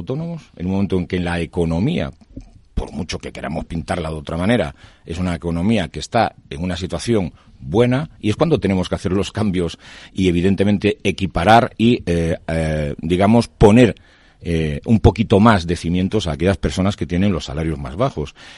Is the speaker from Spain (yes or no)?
yes; Galicia, Spain; soy una persona prudente, soy gallego, hombre de calma